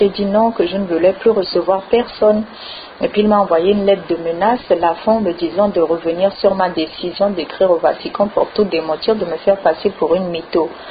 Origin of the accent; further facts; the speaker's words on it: French Guiana; Moi, j'ai grandi ici. Et je suis guyanaise de deuxième patrie, hein.